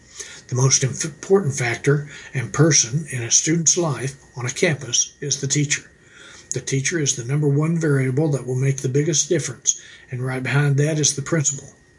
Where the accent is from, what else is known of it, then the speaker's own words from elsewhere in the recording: Texas, United States; I was raised in Central Texas, but I've been coming west for 35 years as soon as I could drive.